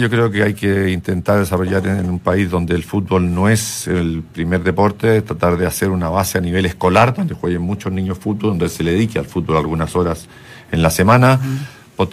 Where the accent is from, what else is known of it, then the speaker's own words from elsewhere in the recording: Chile; moved away; Yo estoy afuera ya hace 17 años que me fui de Chile, 18 años, y cada vez que volvía sentía que el país tenía un crecimiento constante y permanente